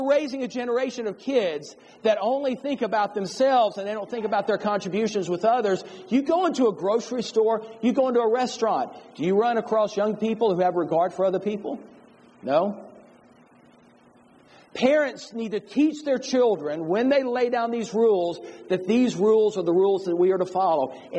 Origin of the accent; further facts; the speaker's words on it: Mississippi, United States; now in Kentucky, United States; You're not the Deep South. I grew up in Mississippi. Mississippi is the Deep South.